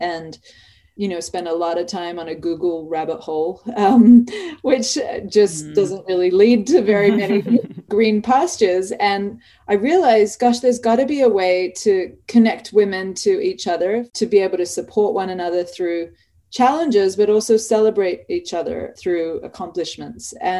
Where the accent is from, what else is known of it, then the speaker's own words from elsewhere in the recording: Australia; You can hear from my accent, I'm Australian.